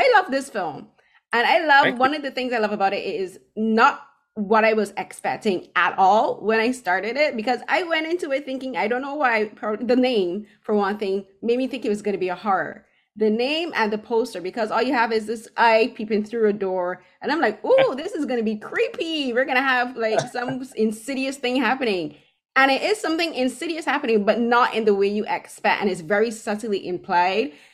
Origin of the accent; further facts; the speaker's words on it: Barbados; now in Toronto, Canada; I'm originally from Barbados, but I live in Toronto now